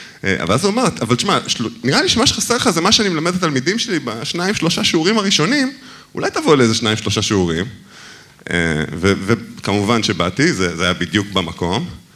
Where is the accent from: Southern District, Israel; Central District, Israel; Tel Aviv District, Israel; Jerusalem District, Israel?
Southern District, Israel; Beersheba; אז אני גדלתי בבאר שבע, ובאמת התחלתי לנגן בגיל כלום, בחמש וחצי